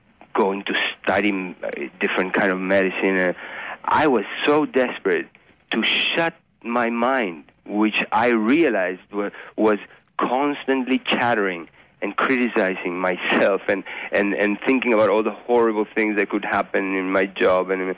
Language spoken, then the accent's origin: English; Uruguay; I grew up in Uruguay in a country, a small country that that basically did not have any supermarkets or any processed foods